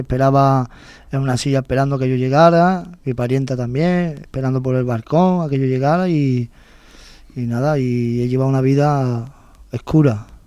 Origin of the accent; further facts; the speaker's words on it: Seville, Andalusia, Spain; yo soy de Sevilla. … tengo 39 años